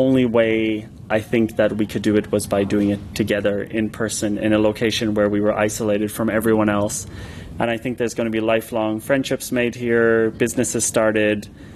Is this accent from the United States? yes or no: no; Ireland; I'm from Ireland originally.